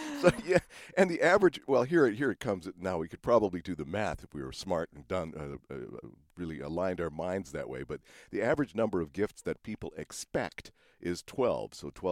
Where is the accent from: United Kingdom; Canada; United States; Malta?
Canada; Edmonton, Alberta; all the way back in my hometown area of Edmonton, Alberta, Canada.